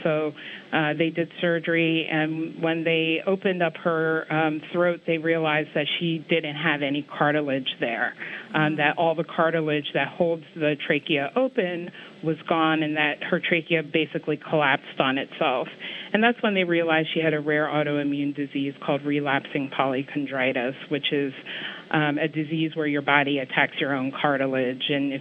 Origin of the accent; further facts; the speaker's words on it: Baltimore, Maryland, United States; We grew up in Baltimore, Maryland. My parents are from Ghana.